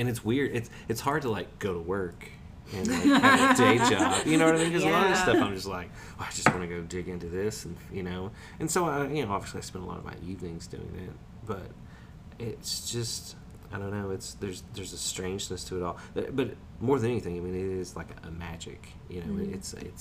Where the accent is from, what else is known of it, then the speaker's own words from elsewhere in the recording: Kentucky, United States; also born or lived in Lexington; You know, I come from Eastern Kentucky, like deep in Appalachia, and that's always felt like home, you know, but I never really planned on going back there or going back to a small town area after living in like Lexington.